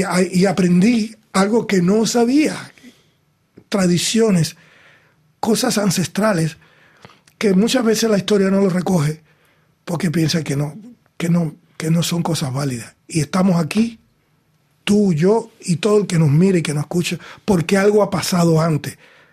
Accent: Cuba; yo soy cubano. Y yo no hablo vuestra lengua.

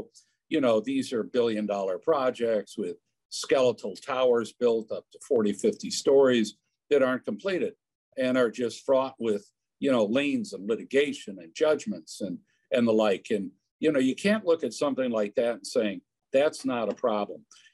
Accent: Ireland; I'm Irish. I'm inherently optimistic, and I'm a developer.

